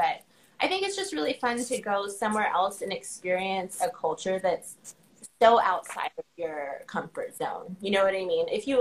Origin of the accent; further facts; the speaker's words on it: the South, United States; Well, I grew up in the South, so even more so there